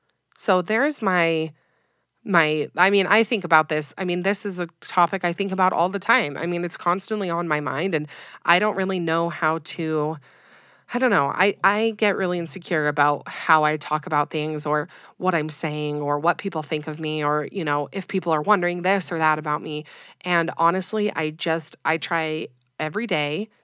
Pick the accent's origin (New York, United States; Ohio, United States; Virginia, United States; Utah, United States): Utah, United States; I'm from Utah, have lived here my whole life.